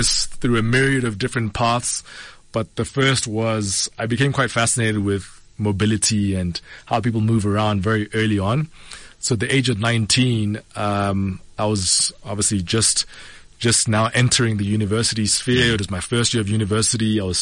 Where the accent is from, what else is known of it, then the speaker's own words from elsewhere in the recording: Pretoria, Gauteng, South Africa; I am now 35. So I'll have to hand over my youth card this year. But I grew up in Pretoria.